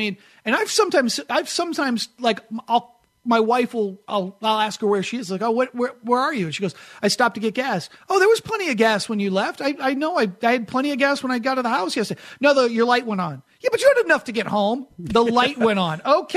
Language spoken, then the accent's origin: English; East Coast, United States; I grew up in the East, right? I grew up in the East Coast